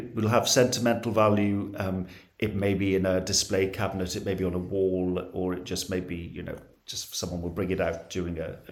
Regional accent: Wales, United Kingdom; I grew up in Pembrokeshire in southwest Wales. We were a former mining community, so a lot of the older people who I knew worked down the mines.

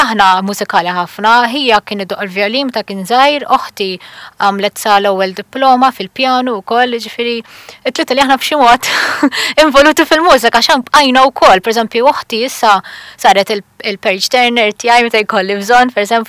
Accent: Birkirkara, Central Region, Malta; born there; Iva, u twilid bil-Kirkara. Bdejt nistudja il-pjano, l-mużika, meta kellha 5 snin, ġifieri, u anke kont qed naqas għalhom il-5 snin.

